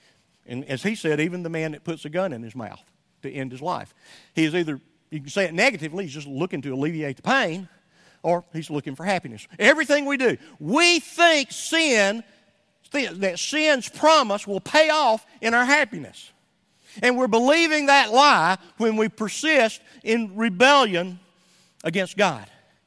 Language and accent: English; Somerville, Georgia, United States; I'm from Somerville, Georgia. It's a Coke.